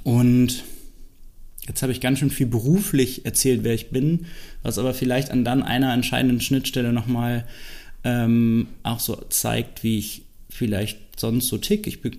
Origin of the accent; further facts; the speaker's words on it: Germany; Ich bin 38 und ursprünglich in der Nähe von Bremerhaven groß geworden